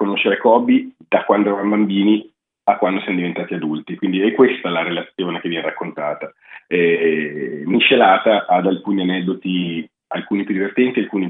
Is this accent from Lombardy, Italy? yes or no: yes; Varese, Lombardy, Italy; born there; also born or lived in Milan; io padre americano di Chicago, mamma di Reggio Emilia, io sono cresciuto ho vissuto tanto a Milano per l'università e sono nato a Varese, quindi sono un po' un melting pot di luoghi, però ho sicuramente una traccia importante reggiana.